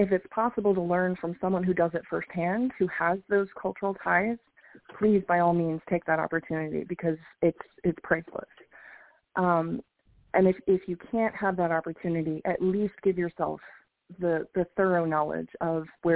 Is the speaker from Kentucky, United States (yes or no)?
no; Louisiana, United States; So I mentioned that I grew up in Louisiana